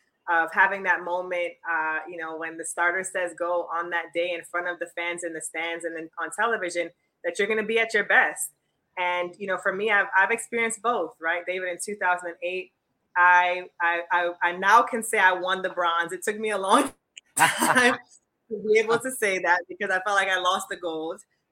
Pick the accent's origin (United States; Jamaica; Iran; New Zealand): Jamaica; my family were from Kingston, Jamaica, and I just have the fondest memories of growing up in Jamaica with my mom and dad.